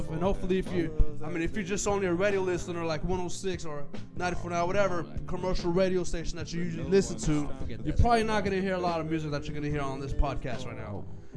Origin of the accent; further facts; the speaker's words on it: California, United States; I'm from the Bay Area, California